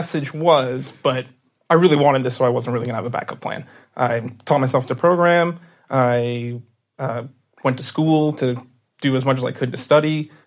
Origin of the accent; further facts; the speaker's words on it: Florida, United States; In South Florida.